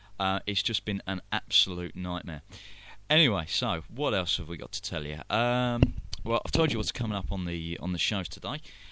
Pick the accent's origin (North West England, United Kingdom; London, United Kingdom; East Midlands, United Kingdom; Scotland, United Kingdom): London, United Kingdom; accent: very heavy London accent; I'm English, I'm a Londoner, born and bred, and I've got a very, very heavy accent.